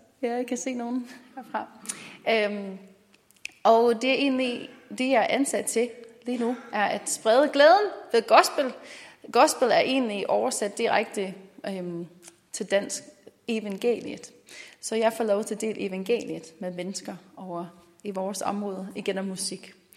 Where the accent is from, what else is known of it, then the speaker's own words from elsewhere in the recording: Minnesota, United States; now in Denmark; og jeg har boet i Danmark i 15 år nu. Men jeg kommer fra USA, en lille stat, faktisk ikke så lille, den er 5 gange så stor som Danmark. Den stat, hvor jeg kommer fra, hedder Minnesota, som er op til grænsen til Canada.